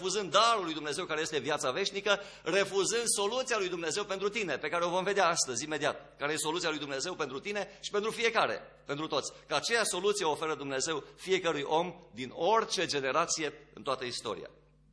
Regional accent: Sibiu, Sibiu County, Romania; Dacă s-a întâmplat ceva aici în Sibiu, ne afectează mai tare pe noi. Pentru că suntem sibieni.

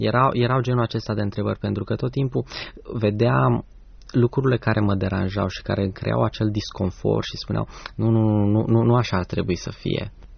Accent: Brașov, Brașov County, Romania; also born or lived in Câmpulung; sunt din Brașov, m-am născut la Câmpul Lung, cât timp mama era în delegație și lucra pentru ARO Câmpul Lung.

